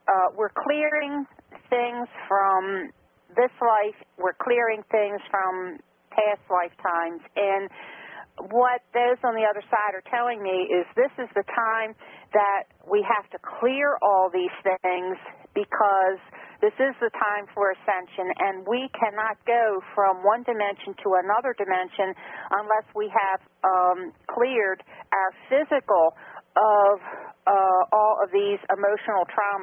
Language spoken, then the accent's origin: English; Maryland, United States; You know, I get this I get this from a lot of people. I'm in Maryland.